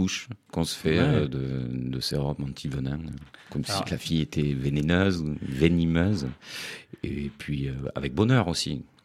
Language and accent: French; Savigny-sur-Orge, Île-de-France, France; born there; Je ne suis pas né à Montpellier, non, je suis né à Savigny-sur-Orge.